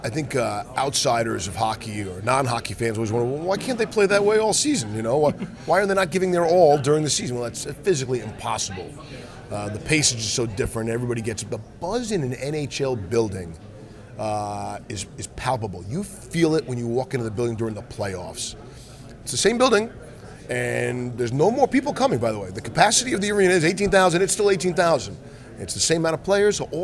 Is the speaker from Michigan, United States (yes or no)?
no; New York, United States; I grew up in New York as a Ranger fan.